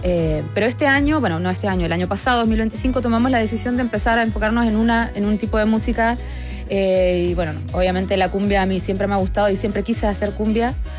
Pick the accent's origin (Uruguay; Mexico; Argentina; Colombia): Argentina; accent: hybrid; Crecí con esa cultura de la cumbia en Argentina